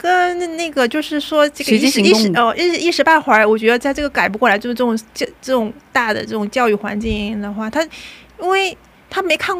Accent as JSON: {"language": "Chinese", "country": "South Korea", "second_language": "Chinese", "moved": "as an adult", "lives_now": "China", "said": "他们发现他们也都跟我一样，就是都是韩国人，但是就他们也都在自己的国家这样子生小孩，不像我是外国人嘛"}